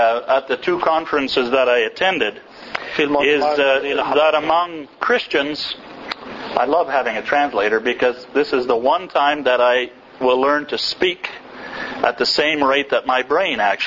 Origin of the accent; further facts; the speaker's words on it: Nazareth, Northern District, Israel; I was taught by Catholic nuns and priests in my hometown, Nazareth. I am the only Christian in the group since I come from Nazareth.